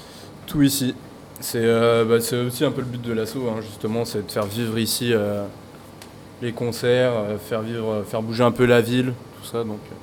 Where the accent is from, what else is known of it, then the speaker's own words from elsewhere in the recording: Semur-en-Auxois, Bourgogne-Franche-Comté, France; moi, je suis plutôt dans ton coin, en fait. À la base, je suis de Semur-en-Auxois.